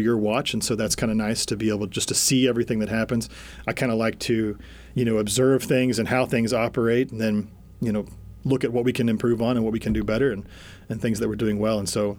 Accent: Chillicothe, Missouri, United States; Chillicothe, Missouri. Way up north.

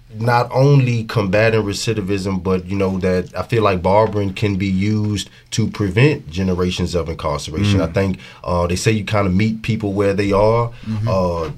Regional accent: Santa Cruz, Virginia, United States; I'm from Santa Cruz, which is down Tappahannock.

